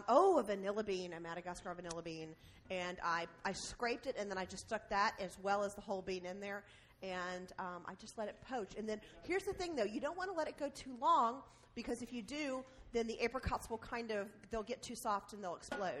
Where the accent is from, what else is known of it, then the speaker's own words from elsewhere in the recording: Georgia, United States; We're going to do a little yogurt with that and some candied pecans because we're from Georgia.